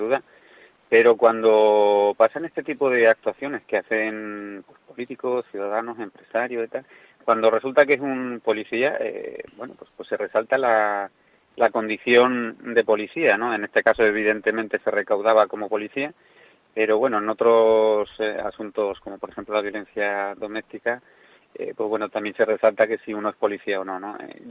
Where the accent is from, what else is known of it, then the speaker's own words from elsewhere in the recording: Spain; Somos españoles y eso lo llevamos en los genes.